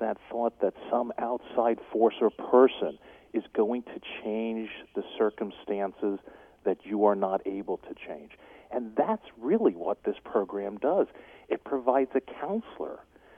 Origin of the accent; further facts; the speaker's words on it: Stony Brook, New York, United States; My three brothers and I were raised in the Stony Brook, Long Island, and went to Catholic school. I went to St. Anthony's High School in Smithtown at the time.